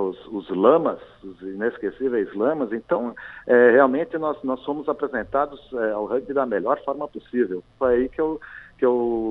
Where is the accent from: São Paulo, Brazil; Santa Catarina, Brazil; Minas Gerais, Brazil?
São Paulo, Brazil; Eu sou de São Paulo, capital.